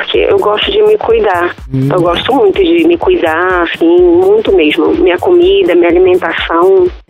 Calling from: Manaus, Amazonas, Brazil; De Manaus.

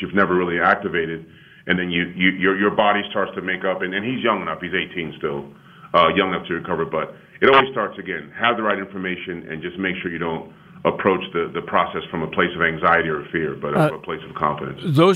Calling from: Portland, Oregon, United States; I'm calling you from Portland, Oregon at Nike headquarters

